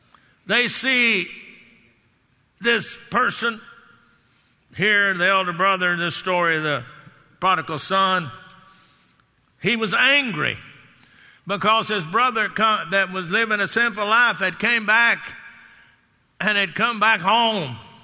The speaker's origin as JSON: {"language": "English", "town": "Garland", "region": "Texas", "country": "United States", "tie": "born or raised there", "said": "I would take Nick and Dave with me up to Garland, my hometown."}